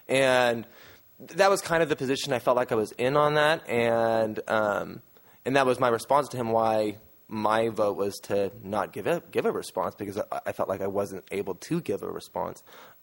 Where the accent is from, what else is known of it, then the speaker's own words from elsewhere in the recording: Ireland; Which is part of why I love living here, to be honest. I'm Irish.